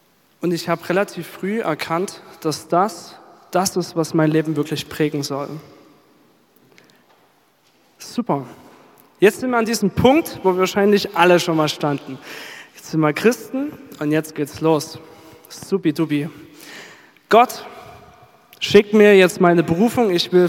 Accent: Saxony, Germany; Ich bin in Dresden geboren und hier in der Nähe von Freiberg aufgewachsen. Und ich wurde auch ganz früh schon im Glauben erzogen.

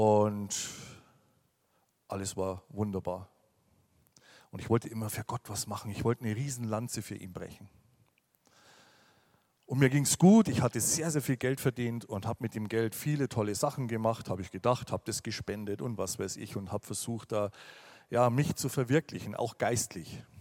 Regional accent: West Germany, Germany; Als Wessi war ich das nicht gewohnt.

